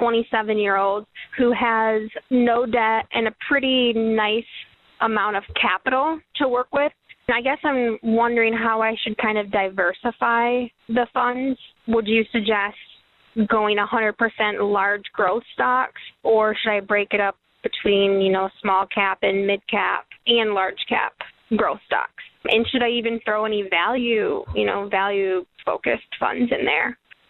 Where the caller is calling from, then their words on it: Tampa, Florida, United States; I'm calling from Tampa, Florida.